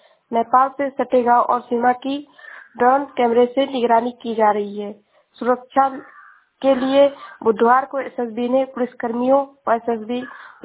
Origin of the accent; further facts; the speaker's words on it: Shravasti, Uttar Pradesh, India; मैं जिला श्रावस्ती से हूँ।